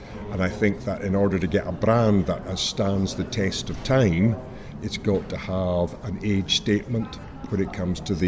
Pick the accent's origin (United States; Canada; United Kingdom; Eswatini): United Kingdom; Invergordon, Scotland; I was born and brought up in the Highlands in Invergordon